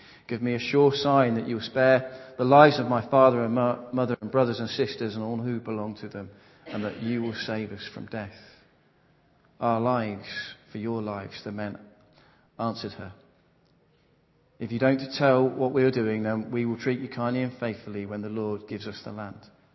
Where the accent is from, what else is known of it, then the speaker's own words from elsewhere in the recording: Market Harborough, East Midlands, United Kingdom; Growing up in Market Harbour, okay, it was fun at times